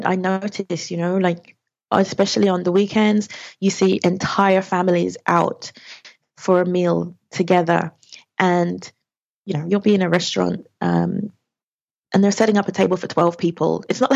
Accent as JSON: {"language": "English", "region": "England", "country": "United Kingdom", "said": "you speak Spanish really well for an English person"}